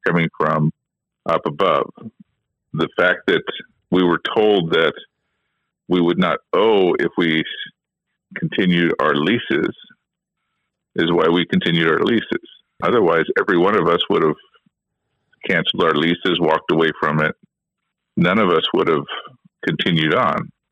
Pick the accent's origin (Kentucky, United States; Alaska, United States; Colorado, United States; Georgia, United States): Alaska, United States; Skagway; Every one of us are local vendors. We're all from Skagway.